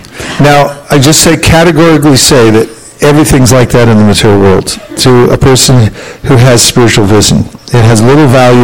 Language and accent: English; California, United States; American, I'm a Californian, and coming back in.